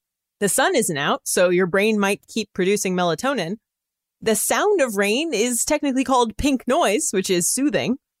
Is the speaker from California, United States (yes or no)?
yes; California, United States; I say Colorado. I don't care. I'm from California. I say it that way.